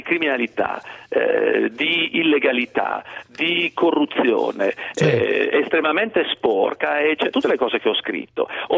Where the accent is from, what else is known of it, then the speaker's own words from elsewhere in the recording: Lombardy, Italy; io personalmente, che sono lombardo come lo è Salvini, non mi sento affatto a casa a Napoli, non è casa mia resta questa, la mia terra resta questa.